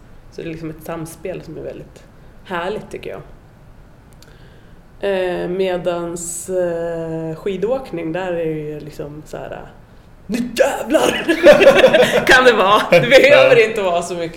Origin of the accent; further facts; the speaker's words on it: Aspåsnäset, Jämtland County, Sweden; Jag kommer från landet, Aspåsnäset. Så det är 250 personer bor där.